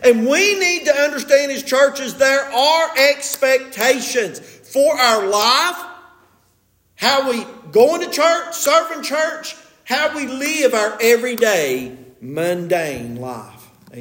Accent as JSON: {"language": "English", "region": "West Virginia", "country": "United States", "said": "I was in Maryland one time and I said, well, I'm from West Virginia, not Louisiana."}